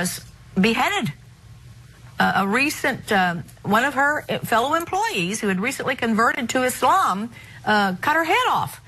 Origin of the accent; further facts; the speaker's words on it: Tulsa, Oklahoma, United States; Now, I was born in Tulsa, and grew up around that area